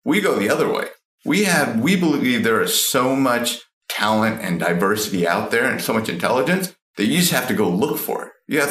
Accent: California, United States; I grew up in the Bay Area, and you know, I started as BDR

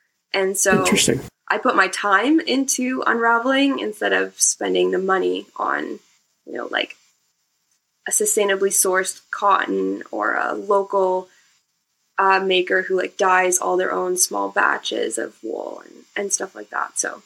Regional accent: Ontario, Canada; now in Halifax, Canada; I'm originally from Ontario. Which we call Unterrible now.

